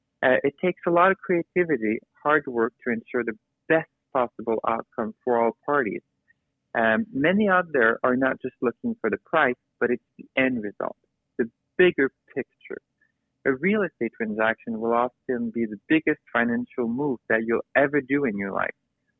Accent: Sherbrooke, Quebec, Canada; So I guess, as you could tell, I'm a born and raised in Sherbrooke.

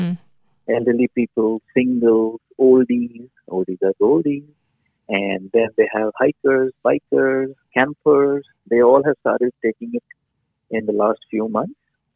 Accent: New Delhi, Delhi, India; moved away; I am from India, and I've been here from a year and a half now.

